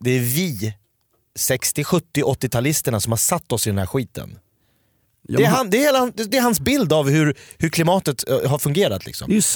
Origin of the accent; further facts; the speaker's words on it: Sweden; För jag är ju en svensk man.